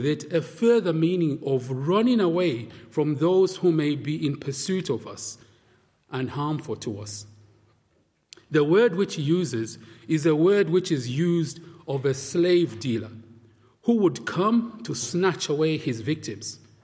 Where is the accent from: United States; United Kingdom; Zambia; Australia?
Zambia; Now, I grew up in Zambia